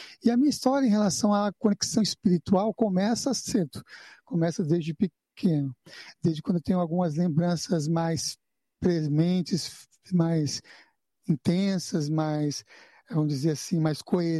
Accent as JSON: {"language": "Portuguese", "region": "São Paulo", "country": "Brazil", "tie": "born or raised there", "said": "eu morava na periferia de São Paulo. Então, nasci em São Paulo, capital São Paulo, e ao morar na periferia de São Paulo"}